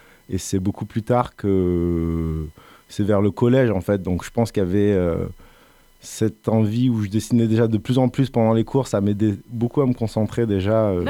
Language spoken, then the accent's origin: French; Montpellier, Occitanie, France; J'ai grandi à Montpellier. Ouais. Je suis né donc ici, pas très loin d'ailleurs de ce studio.